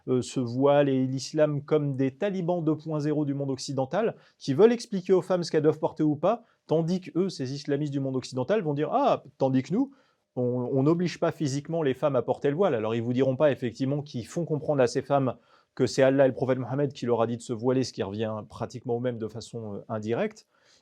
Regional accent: France; moi, je suis né, j'ai grandi en France et en fait, et je suis d'origine algérienne, et peut-être aussi parce que je suis né, j'ai été éduqué dans l'islam et à la fois je suis d'origine algérienne, donc extérieure au monde occidental

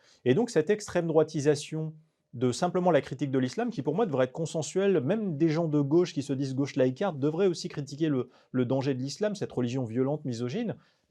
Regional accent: France; moi, je suis né, j'ai grandi en France et en fait, et je suis d'origine algérienne, et peut-être aussi parce que je suis né, j'ai été éduqué dans l'islam et à la fois je suis d'origine algérienne, donc extérieure au monde occidental

